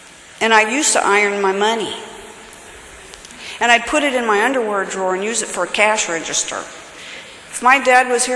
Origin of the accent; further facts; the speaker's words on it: Renton, Washington, United States; born there; I was born in Renton, Washington, and I was raised by a Southern man.